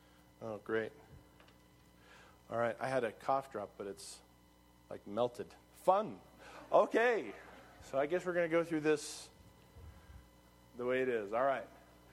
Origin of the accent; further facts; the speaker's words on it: California, United States; And I have to say that because I'm from California.